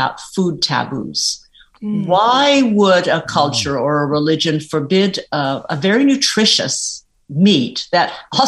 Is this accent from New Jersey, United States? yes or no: no; San Diego, California, United States; I grew up in San Diego.